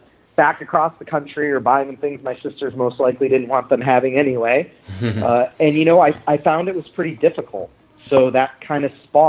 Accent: Midwest, United States; So I grew up in the Midwest, met my now wife, and we've been together

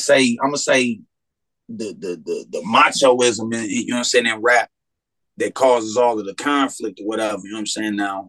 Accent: Gary, Indiana, United States; But it was one of the wickedest neighborhoods in Gary. You know what I'm saying? I'm from the Valley.

